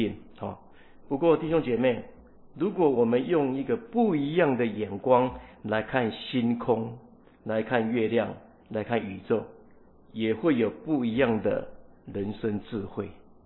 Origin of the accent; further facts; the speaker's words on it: Taiwan; moved away; 我是台湾人啊，我跟我他妈妈在视讯的时候，那我就想到，哎呀，妈妈。因为我来这边也是住了很久，28年了